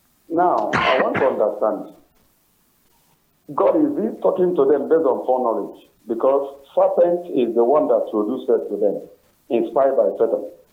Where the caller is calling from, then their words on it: Lagos, Nigeria; I'm calling from Lagos.